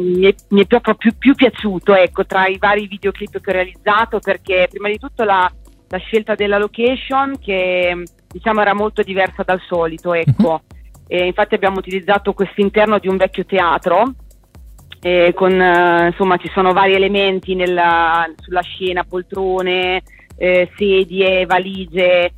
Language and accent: Italian; Gallo di Petriano, Marche, Italy; c'era un concorso Canoro dalle mie parti, a Gallo di Petriano